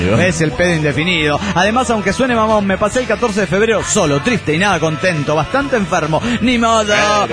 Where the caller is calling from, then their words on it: State of Mexico, Mexico; soy la cafeinómana del Estado de México